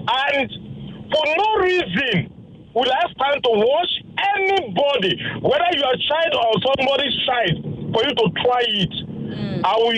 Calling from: Lagos, Nigeria; I'm calling from Lagos.

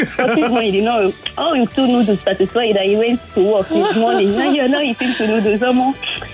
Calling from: Ikorodu, Lagos, Nigeria; So, I'm calling from Ikorodu.

